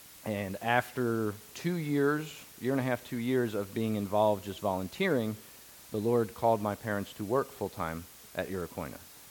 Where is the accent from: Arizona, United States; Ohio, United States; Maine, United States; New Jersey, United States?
New Jersey, United States; we lived in New Jersey, in South Jersey. I was born in the South. Technically, I was born in the South.